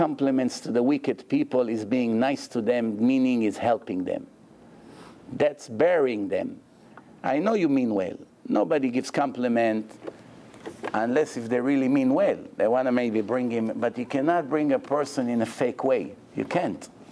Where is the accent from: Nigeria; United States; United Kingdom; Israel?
Israel; When we were growing up in Israel